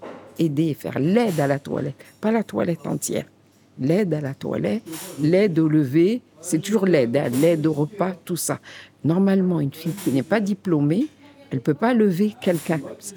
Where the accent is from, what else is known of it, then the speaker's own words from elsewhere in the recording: Morocco; moved away; moi, je suis arrivée du Maroc en 83.